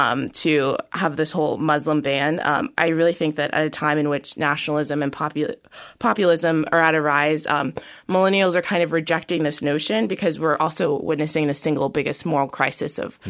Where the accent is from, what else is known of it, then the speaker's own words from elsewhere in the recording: Raleigh, North Carolina, United States; I mean, I grew up in Raleigh, North Carolina, but my mom grew up in South Carolina